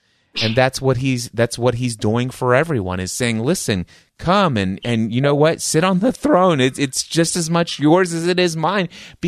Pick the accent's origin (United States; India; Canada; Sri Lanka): United States; Fort Knox, Kentucky; born there; Oh, I was born in Fort Knox.